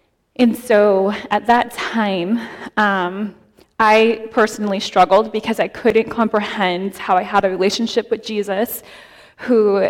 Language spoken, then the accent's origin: English; Corpus Christi, Texas, United States; born there; So I was born in Corpus Christi, Texas.